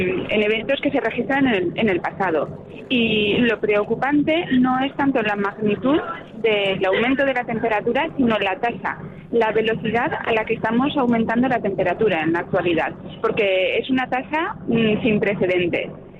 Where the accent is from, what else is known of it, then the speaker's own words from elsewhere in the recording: Huesca, Aragon, Spain; born there; Sí, yo nací en Huesca y trabajo en la universidad en Zaragoza.